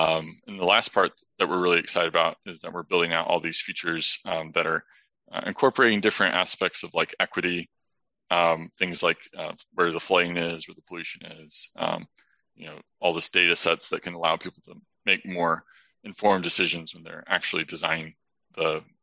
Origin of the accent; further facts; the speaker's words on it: Indiana, United States; Like we grew up in Indiana, so did a lot of like shoveling snow